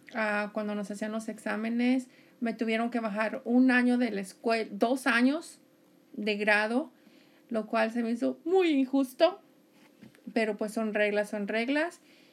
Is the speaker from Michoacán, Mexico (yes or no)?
no; Guadalajara, Jalisco, Mexico; also born or lived in Saltillo; now in United States; Okay, yo vengo de Guadalajara, Jalisco, México.